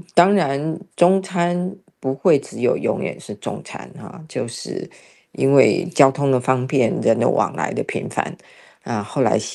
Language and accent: Chinese; China; 所以它整颗看起来就是我们中国人的这个叫做红蛋哈。